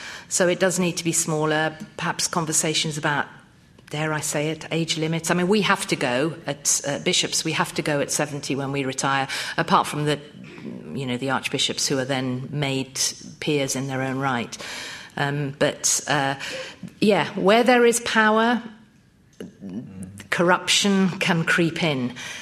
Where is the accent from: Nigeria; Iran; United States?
Iran; I come from Iran, a country that, as you know, is developing uranium in an effort to create nuclear weapons.